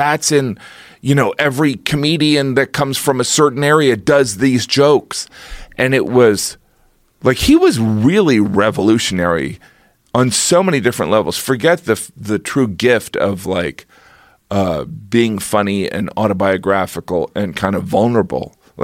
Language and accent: English; United States; And I am an American, so I can just kind of horse around for 10 minutes.